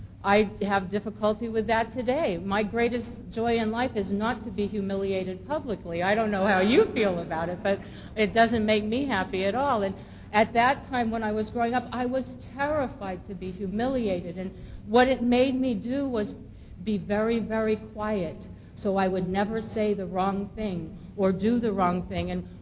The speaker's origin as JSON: {"language": "English", "town": "Lansing", "region": "Michigan", "country": "United States", "tie": "born there", "said": "I was born in Lansing, Michigan, to parents who really don't like children."}